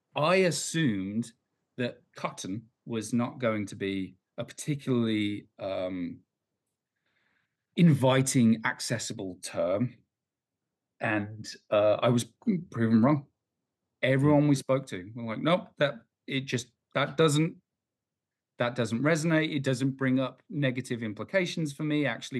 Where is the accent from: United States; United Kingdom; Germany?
United Kingdom; England; because I am white, I am English.